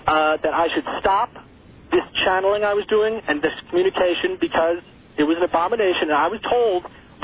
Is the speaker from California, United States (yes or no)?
no; New York, United States; The fact of the matter is, I was from Rockland County, New York.